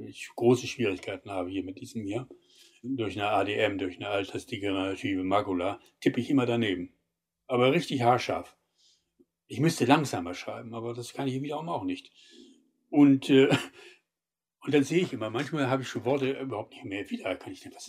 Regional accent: Bremen, Germany; Bremer Architekten, das lag natürlich nahe. Bin ja Bremer, ich bin ja Architekt.

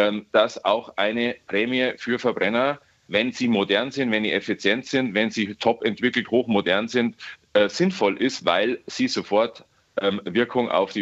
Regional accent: Germany; wir müssen uns als Deutsche schon auch auf unsere Kernqualitäten und unsere Kräfte konzentrieren

